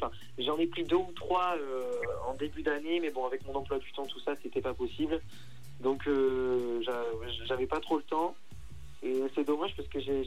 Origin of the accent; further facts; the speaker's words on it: Bordeaux, Nouvelle-Aquitaine, France; J'ai 18 ans et je viens de Bordeaux.